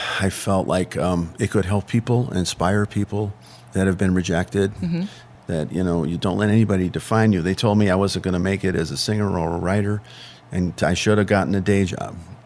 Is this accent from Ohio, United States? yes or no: no; Chicago, Illinois, United States; I'm from Chicago. I can do my own thing, you know?